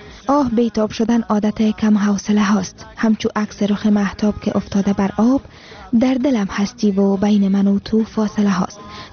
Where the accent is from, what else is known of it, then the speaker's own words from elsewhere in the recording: Afghanistan; من افغانم، من افغانم.